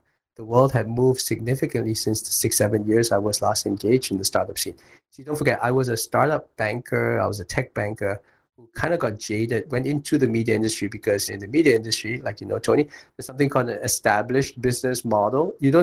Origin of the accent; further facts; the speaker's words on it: Singapore; I'm Singaporean. I'm very decidedly middle class. I grew up in a place called Thompson. It is like the home of middle class behavior.